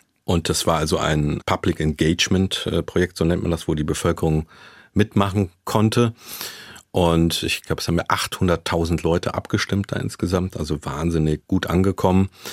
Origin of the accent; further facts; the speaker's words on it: Rhineland-Palatinate, Germany; also born or lived in Bonn / Hamburg; Westerwald, das ist meine Heimat, da habe ich alles, kenne alles, da bin ich drauf konditioniert. Das ist was, was mir Identität gibt und Halt gibt und wo ich auch meine Batterien gut aufladen kann. Und deswegen bin ich wieder dahin zurückgegangen und wohne jetzt da in einem wunderschönen Naturschutzgebiet.